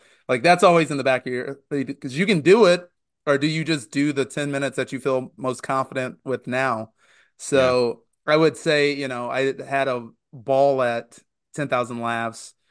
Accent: Indiana, United States; I was a headliner at the Milwaukee Comedy Festival and at Middle Ground here in my home state of Indiana.

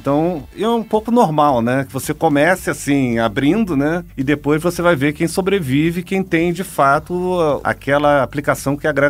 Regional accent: Rio de Janeiro, Brazil; Eu sou carioca, rubro-negro.

